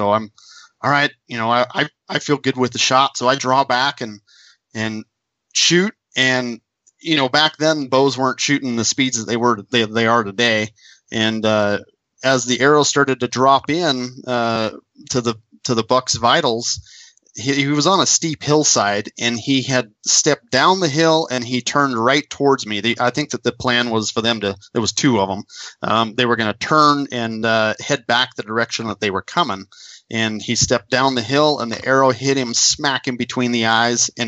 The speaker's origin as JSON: {"language": "English", "region": "California", "country": "United States", "tie": "born or raised there", "said": "And I grew up in California, right? So I was hunting blacktail deer."}